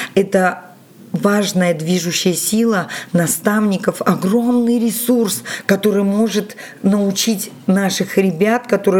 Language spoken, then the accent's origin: Russian; Buryatia, Russia; То есть я тоже горжусь этим, что я могу нести в мир любовь к земле, к родному краю, любовь к Селенгинской земле